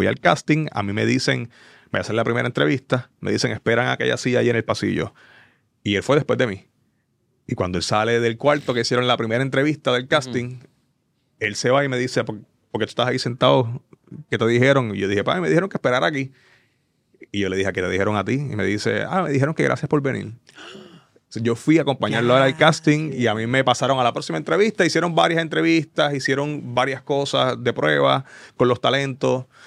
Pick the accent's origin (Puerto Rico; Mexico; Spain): Puerto Rico; Mayagüez; Porque también vengo de un residencial. Yo me crié en Villa de Mayagüez.